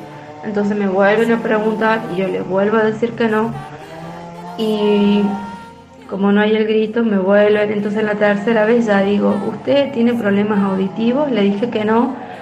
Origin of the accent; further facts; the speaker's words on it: Chepes, La Rioja, Argentina; de Chepes, La Rioja, y quería hacer mi comentario sobre el grito